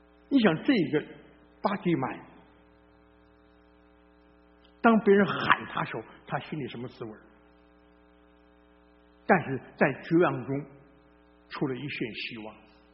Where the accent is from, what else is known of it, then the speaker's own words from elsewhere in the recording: Hsinchu, Taiwan; 我小时候在新竹